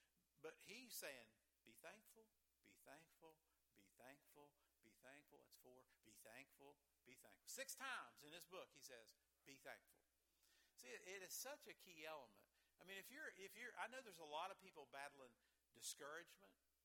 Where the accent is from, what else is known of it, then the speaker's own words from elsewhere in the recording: West Virginia, United States; Born and raised, most of us born and raised in West Virginia.